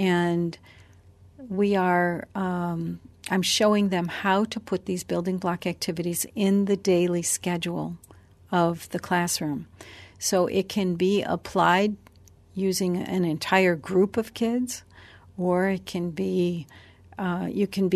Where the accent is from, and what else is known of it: United States